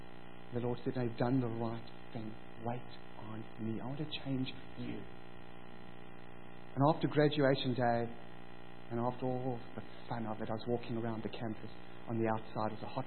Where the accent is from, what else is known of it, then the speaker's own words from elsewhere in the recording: Cape Town, Western Cape, South Africa; Hey, I'm from Cape Town, it's 24/7.